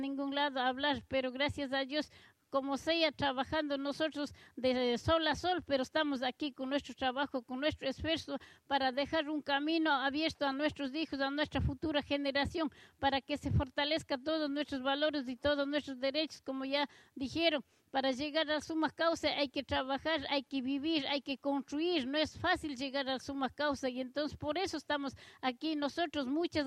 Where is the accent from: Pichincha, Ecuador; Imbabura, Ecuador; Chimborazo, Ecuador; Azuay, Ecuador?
Chimborazo, Ecuador; soy del Ecuador, soy de la provincia del Chimborazo